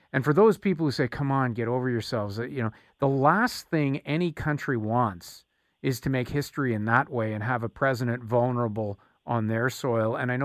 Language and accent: English; Canada; I lived there for a short time covering California, and it strikes you as a Canadian how big the country is, how important the country is.